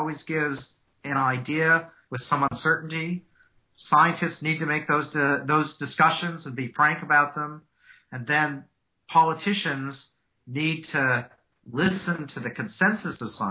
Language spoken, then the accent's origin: English; Alaska, United States; also born or lived in Montana; Oh, I definitely say I'm from Montana and Alaska.